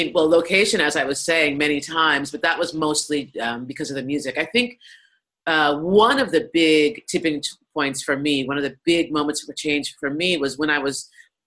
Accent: Boulder, Colorado, United States; and I grew up in Boulder, Colorado, which is an extremely white town.

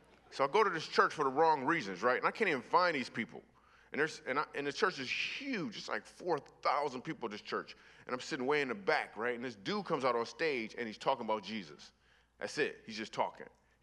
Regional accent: Michigan, United States; moved away as an adult; now in New York City, United States; Why did I move to New York City? Well, I grew up in Michigan, and the reason I moved to New York City is because

